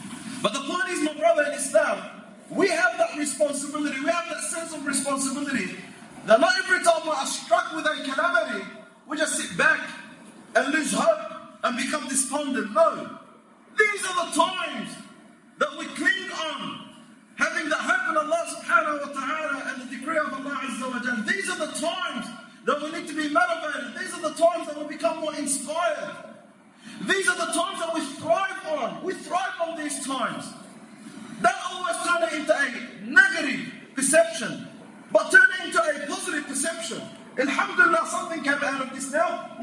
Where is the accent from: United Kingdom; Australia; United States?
Australia; And for us as Australian Muslims living in this country, we need to speak out.